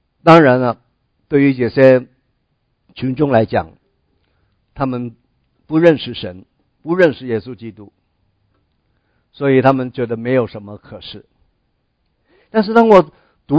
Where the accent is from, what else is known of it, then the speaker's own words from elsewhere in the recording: China; 好像信耶稣就是我们中国人哪一种的观念，求福避祸。